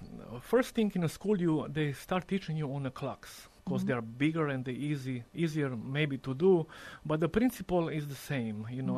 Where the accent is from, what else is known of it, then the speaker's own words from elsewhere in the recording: Croatia; I grew up in Europe, in Croatia, and I wasn't really good in a school.